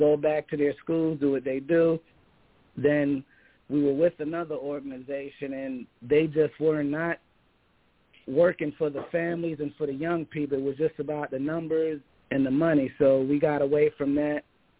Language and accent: English; New York City, New York, United States; also born or lived in Jamaica; I'm not a native Washingtonian like my wife. I was born in Jamaica in the West Indies. I grew up in the Bronx, New York.